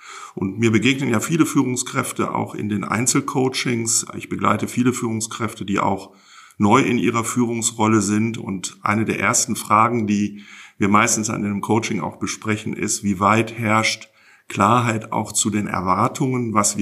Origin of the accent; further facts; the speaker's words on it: Essen, North Rhine-Westphalia, Germany; ich bin 58 Jahre alt, geboren und aufgewachsen bin ich in Essen, wohne da auch noch mit meiner Frau